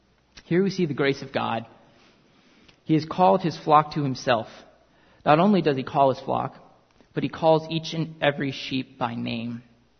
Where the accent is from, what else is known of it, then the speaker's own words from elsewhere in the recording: Uganda; In fact, growing up in Uganda, my family had an African gray parrot.